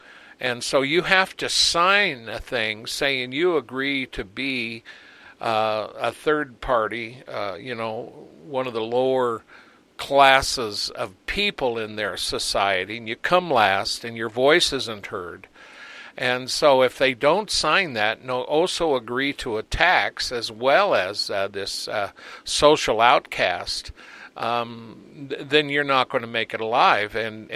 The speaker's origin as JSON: {"language": "English", "country": "United States", "tie": "born or raised there", "said": "of course, I'm an American, you know, and I've been here all my life. This is all I know."}